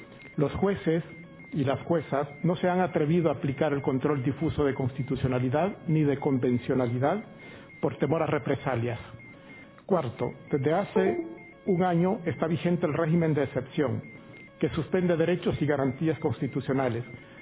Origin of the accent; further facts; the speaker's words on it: El Salvador; de El Salvador. Pertenecí a la carrera judicial durante 25 años y fui cesado en 2021 en virtud de una reforma a la ley de la carrera judicial por tener 60 años de edad.